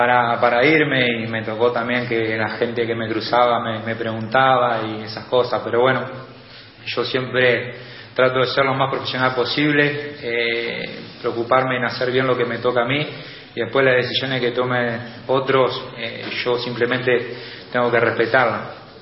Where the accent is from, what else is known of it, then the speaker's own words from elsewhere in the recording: Uruguay; No sé, es verdad que los uruguayos somos muy competitivos.